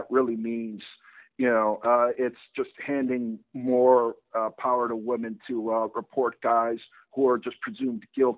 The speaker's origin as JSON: {"language": "English", "region": "New England", "country": "United States", "tie": "born or raised there", "said": "I mean, growing up in New England, where people are pretty fucked up to begin"}